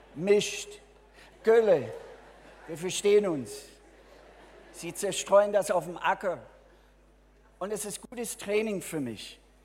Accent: Minnesota, United States; German is a second language; Ich komme aus Bundesstaat Minnesota. In Minnesota ist es sehr kalt im Winter und sehr warm im Sommer.

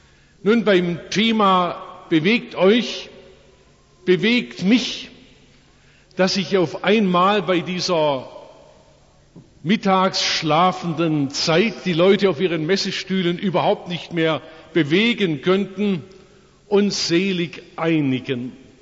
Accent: Oberndorf, Baden-Württemberg, Germany; Ich bin hier daheim, in Oberndorf geboren und aufgewachsen, in Rottweil Abitur gemacht

